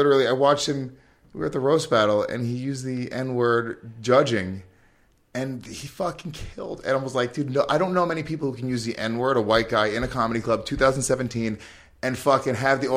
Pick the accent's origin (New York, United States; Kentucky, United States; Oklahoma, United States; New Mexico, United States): New York, United States; Bronx; So I didn't have that like the same journey as the typical Puerto Rican kid growing up in the Bronx.